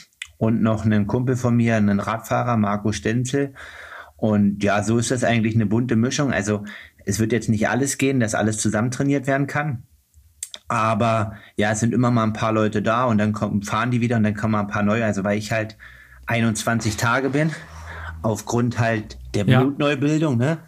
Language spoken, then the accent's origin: German; Leipzig, Saxony, Germany; als Deutscher aus Leipzig